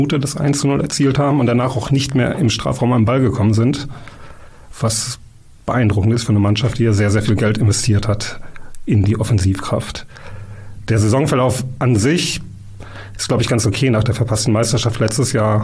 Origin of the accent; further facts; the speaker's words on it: Dortmund, North Rhine-Westphalia, Germany; born there; ich bin gebürtiger Dortmunder